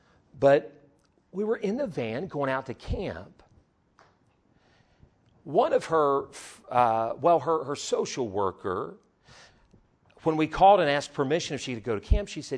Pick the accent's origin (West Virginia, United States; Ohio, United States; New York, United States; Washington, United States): West Virginia, United States; A few weeks ago, I'm from West Virginia, and we take our junior campers, and we have this little camp.